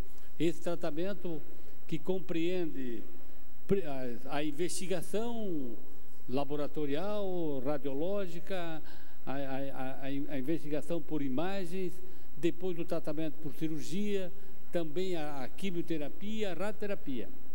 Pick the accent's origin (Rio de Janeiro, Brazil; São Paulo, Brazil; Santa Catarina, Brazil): Santa Catarina, Brazil; Botuverá; em nome do prefeito de Botuverá, minha terra natal